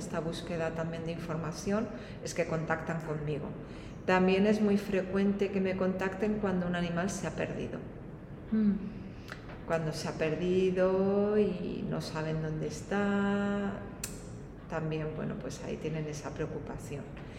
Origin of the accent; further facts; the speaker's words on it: Spain; Muy grata porque yo soy española